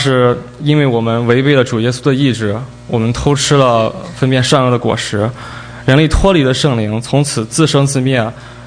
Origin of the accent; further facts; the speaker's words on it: Qingdao, Shandong, China; 我来自山东青岛，然后现在是 Stevens 的学生。